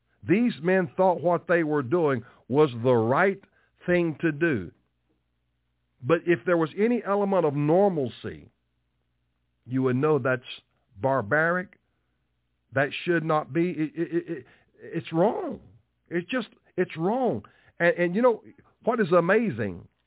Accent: United States; You're an American. I'm an American.

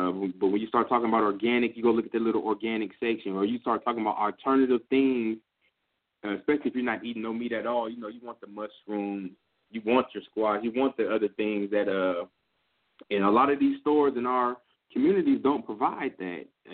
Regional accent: California, United States; I'm from California, to where if you walk out your door, you're liable to be the last time walking out the door

